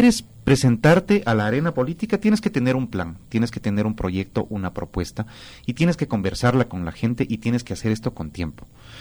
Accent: Quito, Pichincha, Ecuador; Esos somos los quiteños, nosotros amamos nuestra ciudad.

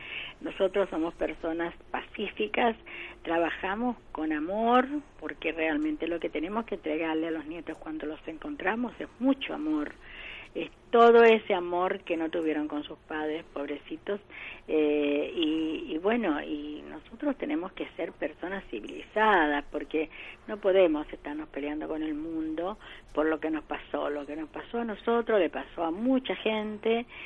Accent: Chile; now in Argentina; porque nosotros somos chilenos

